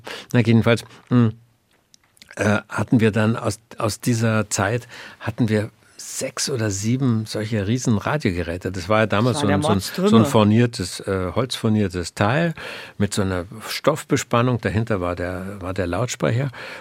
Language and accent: German; Munich, Bavaria, Germany; born there; Aber ich bin in München geboren, haarscharf.